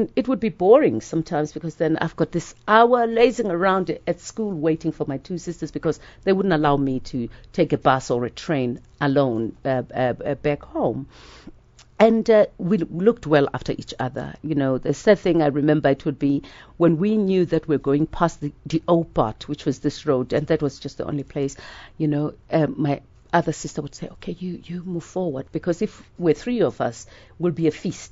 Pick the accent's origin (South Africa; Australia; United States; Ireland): South Africa; born there; I am a South African and nobody could ever wish me away. I'm born here